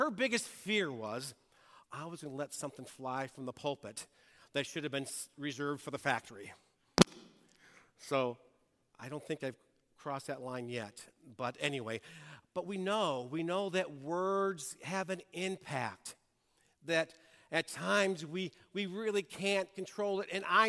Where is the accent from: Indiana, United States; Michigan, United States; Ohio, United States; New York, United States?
Michigan, United States; Detroit; I grew up in Detroit.